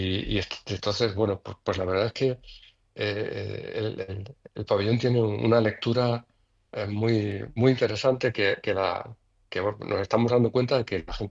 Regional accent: Andalusia, Spain; yo soy malagueño, pero soy de la Serranía de Ronda.

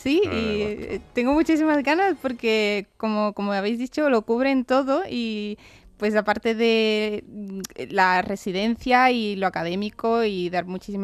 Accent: Andalusia, Spain; ha sido aquí en mi tierra, en Andalucía

